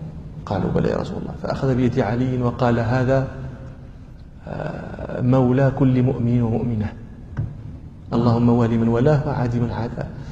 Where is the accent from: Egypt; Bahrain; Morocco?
Morocco; البرد عندنا في المغرب يكون البرد شديدا